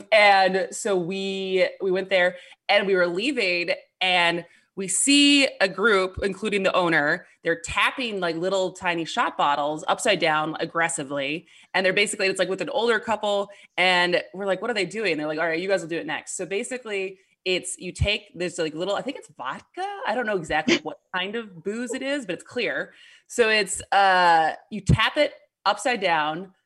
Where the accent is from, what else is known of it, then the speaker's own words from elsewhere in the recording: Wisconsin, United States; So I grew up in Wisconsin and never went to a fish fry.